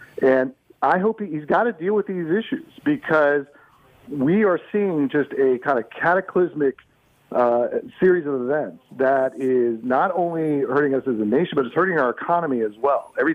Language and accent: English; United States; I think, as an American, I'm really worried.